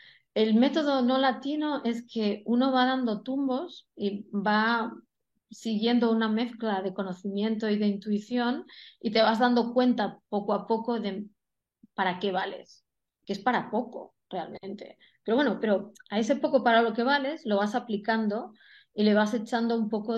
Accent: Spain; ¿Y de dónde eres? ¿De Oriente Medio? No, de España.

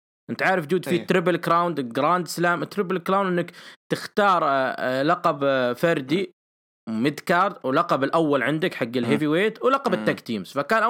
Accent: Saudi Arabia; بدايه يعني التسعينات الهجريه هنا انطلاقه بث المصارعه عندنا في السعوديه على

